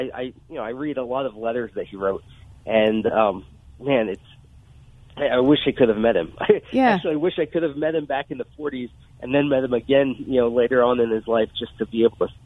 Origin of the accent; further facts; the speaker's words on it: Pennsylvania, United States; I'm not. I'm from Pennsylvania.